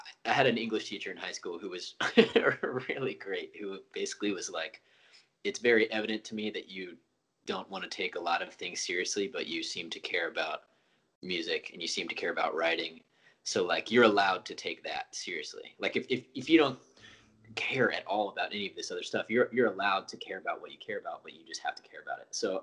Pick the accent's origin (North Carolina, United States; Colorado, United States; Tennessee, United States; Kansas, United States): Tennessee, United States; Knoxville; I think one perk of being from Knoxville is that, you know, very few people that I looked up to were from Kno